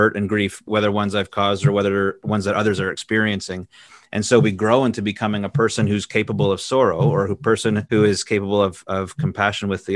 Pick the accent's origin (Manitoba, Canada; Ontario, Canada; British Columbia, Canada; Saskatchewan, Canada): Ontario, Canada; I grew up just northwest of Ottawa in a little English town and surrounded by French speaking communities.